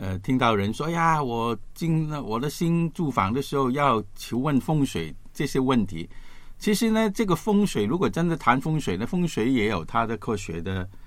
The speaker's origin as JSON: {"language": "Chinese", "region": "Guangdong", "country": "China", "second_language": "Chinese", "said": "奶奶我们广东人说是婆婆啦，"}